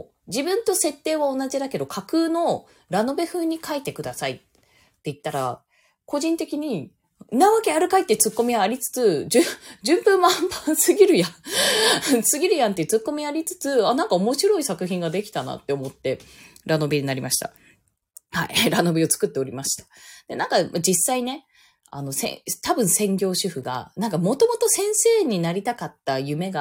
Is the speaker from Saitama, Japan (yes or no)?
yes; Saitama, Japan; also born or lived in Tokyo; 逆に私埼玉県民だよね